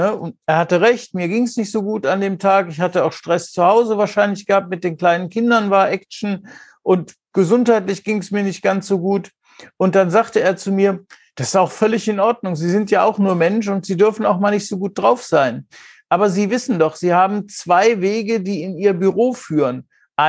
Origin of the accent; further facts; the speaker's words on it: North Rhine-Westphalia, Germany; gerade aus dem Großraum Köln. Das ist ja nun meine Heimat.